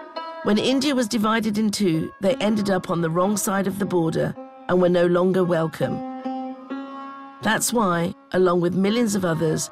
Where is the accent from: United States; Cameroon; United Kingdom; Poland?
United Kingdom; I'm a British film director. And in my films, like Bend It Like Beckham and Bargee on the Beach, I've explored and celebrated what it's like to be Asian growing up in this country.